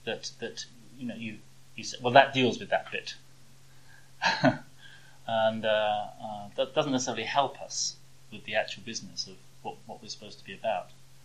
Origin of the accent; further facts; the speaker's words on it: London, United Kingdom; I grew up in the East End of London. I think I understand working class culture very well because that's where my roots are.